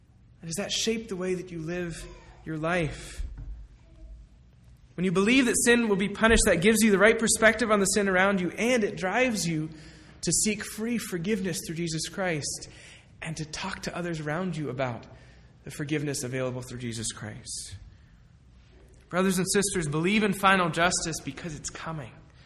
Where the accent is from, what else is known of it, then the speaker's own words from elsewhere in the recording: Boston, Massachusetts, United States; When I was growing up in Boston, when we went to Red Sox games, when we were walking from the train station to Fenway Park, we would always pass this man